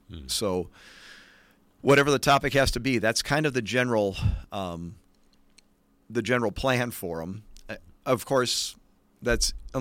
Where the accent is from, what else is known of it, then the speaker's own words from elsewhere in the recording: Racine, Wisconsin, United States; I've been joking that I'm a native cousin, growing up in Racine.